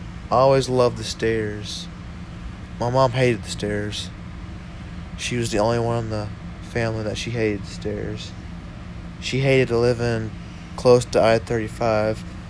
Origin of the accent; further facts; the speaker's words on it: Fort Worth, Texas, United States; Well, I came from Fort Worth, and parts of Fort Worth are not all that great, you know, got hood areas and everything.